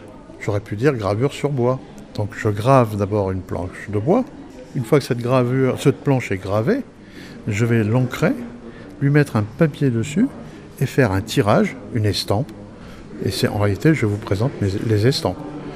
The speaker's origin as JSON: {"language": "French", "town": "Laon", "region": "Hauts-de-France", "country": "France", "said": "Alors, moi je suis de Laon, je suis"}